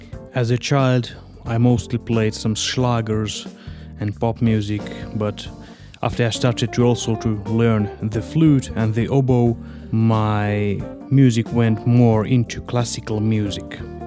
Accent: Finland; English is a second language; I come from Finland。 Actually my mother is Finnish and my father is Romanian。

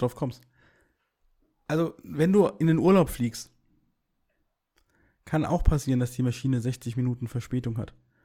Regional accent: Hesse, Germany; das ist wurscht, wie man bei uns in Hessen so schön sagt.

